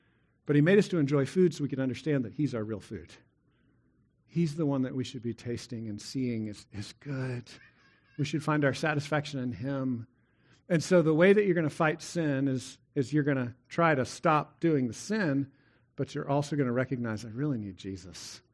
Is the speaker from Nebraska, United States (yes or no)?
no; Texas, United States; Like, I thank God that I'm a Texan because I just love beef, right? And we have lots of beef in Texas